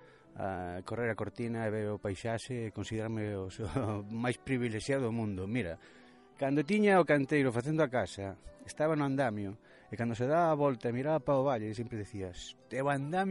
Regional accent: A Coruña, Galicia, Spain; now in O Courel, Spain; Non, eu son da Coruña.

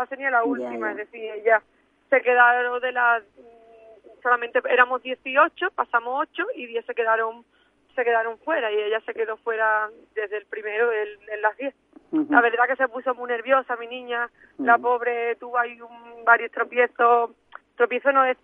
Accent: Punta Umbría, Andalusia, Spain; yo voy representando a la costa, voy de Punta Umbría, evidentemente voy representando a mi pueblo

